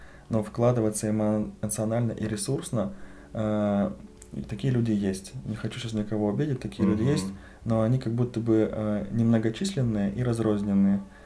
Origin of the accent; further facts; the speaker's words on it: Yoshkar-Ola, Mari El, Russia; И возвращаясь в родной город, я всегда думал, Ишкар-Ола на уровне других российских городов выглядит достаточно неплохо.